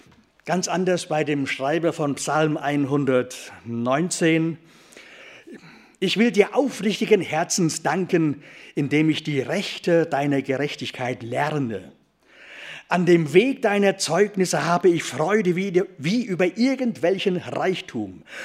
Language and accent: German; Osthelden, North Rhine-Westphalia, Germany; Da zu Hause, wo ich herkomme, Osthelden, da steht in der Garage ein Trecker.